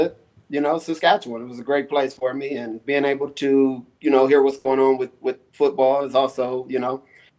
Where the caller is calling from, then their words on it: Atlanta, Georgia, United States; I am in Atlanta, Georgia.